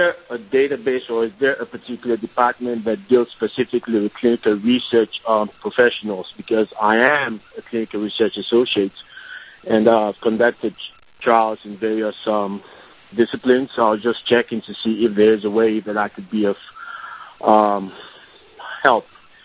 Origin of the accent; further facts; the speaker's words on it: Sierra Leone; I'm from Sierra Leone.